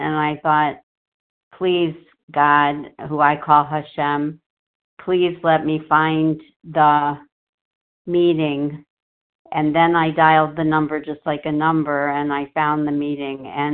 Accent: Twinsburg, Ohio, United States; I'm from Twinsburg, Ohio, outside Cleveland

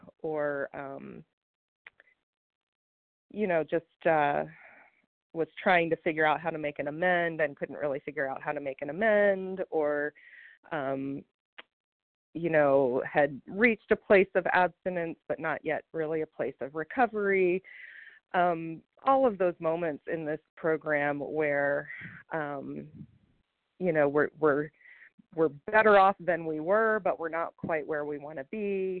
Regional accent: West Virginia, United States; I'm actually from West Virginia.

